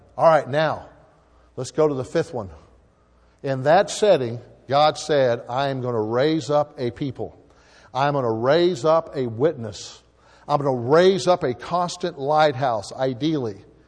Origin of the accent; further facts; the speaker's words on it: Kansas, United States; I'm from Kansas, and there's mountains everywhere in Kansas. And we get on top of Mount Sunflower. Mount Sunflower is right on the border of Kansas and Colorado.